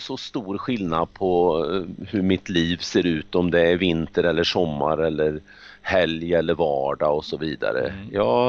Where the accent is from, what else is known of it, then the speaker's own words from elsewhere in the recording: Filipstad, Värmland, Sweden; trots att jag är liksom uppväxt här i Filipstad